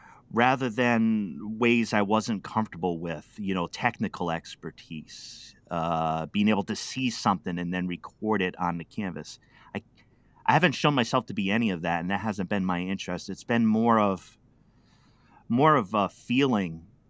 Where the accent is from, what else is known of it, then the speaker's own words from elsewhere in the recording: Pawtucket, Rhode Island, United States; I was just a city kid. I'm from Pawtucket, Rhode Island, the East Coast in the U.S.